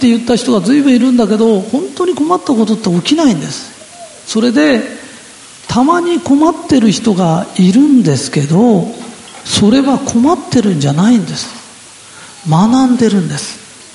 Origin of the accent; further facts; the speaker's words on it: Tokyo, Japan; accent: Edo; だしとしって言ってるのが何だかよくわからないんだけど、江戸っ子は大体そんなもんなんです。